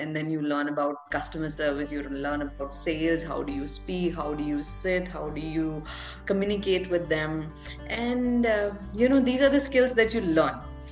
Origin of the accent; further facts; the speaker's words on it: Delhi, India; I'm basically somewhere from Delhi. And I have been born and brought up in, so I was born at one place and then I was brought up in multiple places.